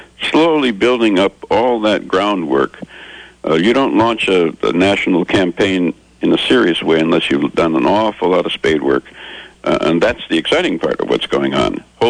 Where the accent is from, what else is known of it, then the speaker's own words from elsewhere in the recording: Wisconsin, United States; but Wisconsin, my home state, is a very, very difficult state, but it's not without hope.